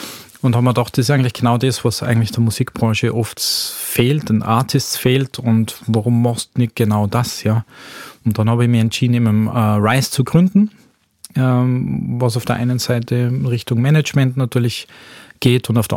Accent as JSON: {"language": "German", "region": "Tyrol", "country": "Austria", "moved": "yes", "lives_now": "Vienna, Austria", "said": "ich bin ursprünglich aus Tirol. Wohne aber jetzt doch schon 23, 24 Jahre in Niederösterreich, respektive Wien."}